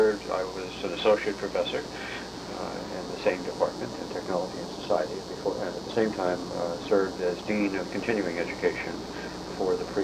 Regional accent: New York City, New York, United States; I was born and raised in New York City.

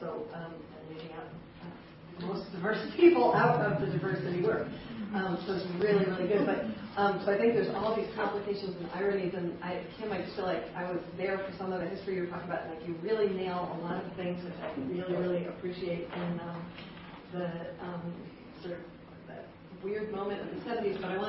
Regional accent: Massachusetts, United States; So I'm from Massachusetts.

